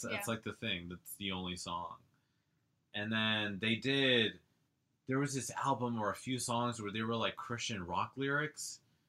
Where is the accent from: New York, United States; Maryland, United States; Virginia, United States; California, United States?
Maryland, United States; because I grew up in Maryland.